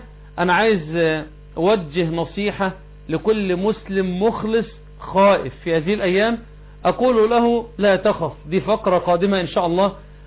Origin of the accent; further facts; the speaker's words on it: Egypt; احنا مش فراعنة، احنا مصريين، احنا مسلمين.